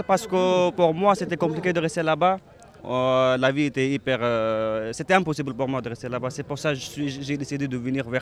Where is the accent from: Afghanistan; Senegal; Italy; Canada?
Afghanistan; Nangarhar; French is a second language; now in France; Oui, moi, je suis de Nangarhar. Et quand j'étais là-bas, la vie était hyper compliquée.